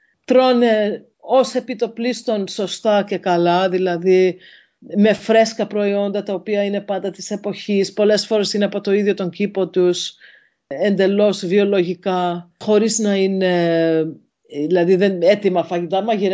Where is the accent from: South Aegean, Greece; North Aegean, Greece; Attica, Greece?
North Aegean, Greece; Ikaria; Οι Ικαριώτες είμαστε ερωτευμένοι με το νησί μας. Οργανώνουμε την ζωή μας για να μπορούμε να περάσουμε χρόνο στην Ικαρία.